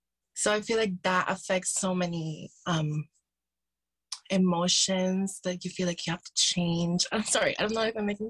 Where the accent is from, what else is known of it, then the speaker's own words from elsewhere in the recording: Philippines; now in Canada; Growing up being Filipina, the beauty standard in the Philippines is actually a lot similar here in Canada